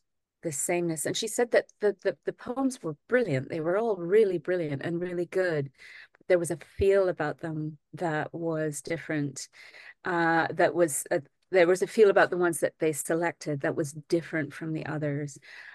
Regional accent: Trinidad & Tobago; I grew up in Trinidad, so I instantly went to, oh goodness.

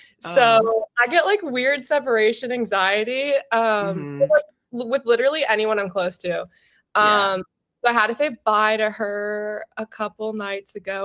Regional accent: Midwest, United States; because I'm from the Midwest, and I'm maybe you feel the same because you're from the East Coast. I love thunderstorms

